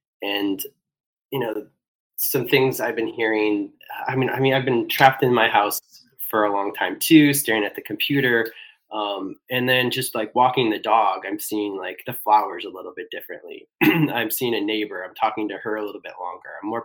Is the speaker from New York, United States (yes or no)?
no; San Jose, California, United States; I'm from San Jose.